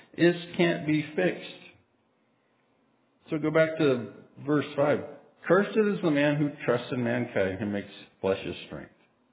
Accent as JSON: {"language": "English", "region": "Montana", "country": "United States", "said": "I come from Montana. It's a very Marlboro man, take care of yourself."}